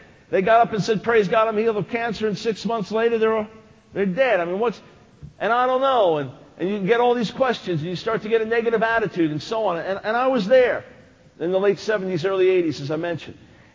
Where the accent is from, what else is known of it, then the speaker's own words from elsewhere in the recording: Long Island, New York, United States; moved away as an adult; also born or lived in Maryland; But, you know, I'm a New Yorker. Born in New York City, grew up on Long Island. Lived there from 55 to 87, till we moved to Maryland from 87 to 96